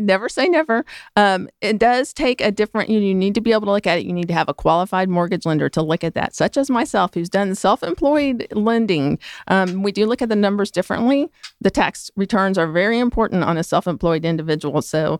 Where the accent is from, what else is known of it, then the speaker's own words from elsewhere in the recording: Atlanta, Georgia, United States; Well, I grew up here in Atlanta, so I'm very familiar with the area